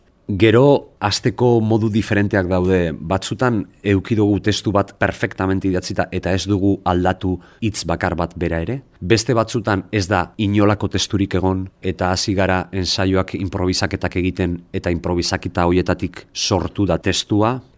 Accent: Basque Country, Spain; euskaldunak gara, euskaraz egin nahi dugu, Euskal Herrian egin nahi dugu

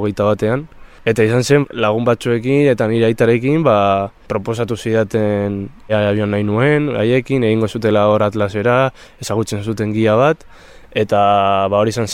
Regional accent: Vitoria-Gasteiz, Basque Country, Spain; born there; 20 urte ditut, Gasteizen jaio naiz

